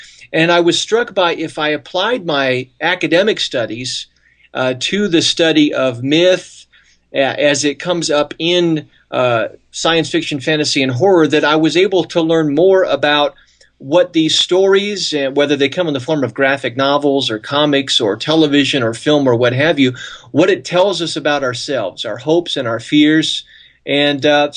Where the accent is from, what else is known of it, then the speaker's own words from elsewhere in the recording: California, United States; now in Utah, United States; Well, I relocated from Northern California, where I was born and raised, and came out here to Utah.